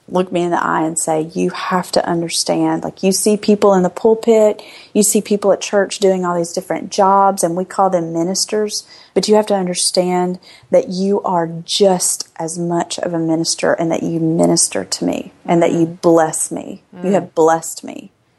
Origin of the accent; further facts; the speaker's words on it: the South, United States; But growing up in the South, in the church, I think a lot of the culture in the 80s